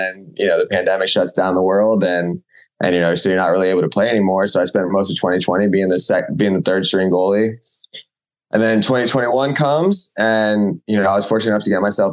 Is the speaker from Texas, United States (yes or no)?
no; Tampa, Florida, United States; I had a team in my hometown, the Tampa Bay Rowdies, who I had trained with before.